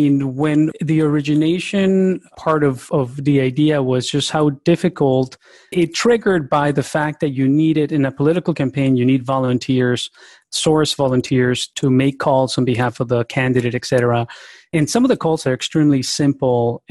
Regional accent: Cundinamarca, Colombia; also born or lived in New York, United States; I was born in New York, raised in the outskirts of Bogota, Colombia.

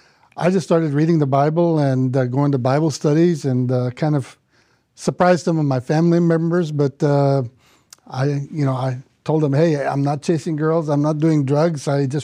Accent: Laredo, Texas, United States; So I was raised in Laredo to a very large Hispanic family, very large.

